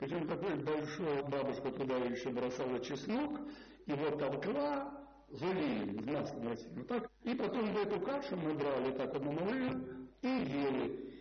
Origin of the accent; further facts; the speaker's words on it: Moscow, Russia; А я москвич, я приехал уже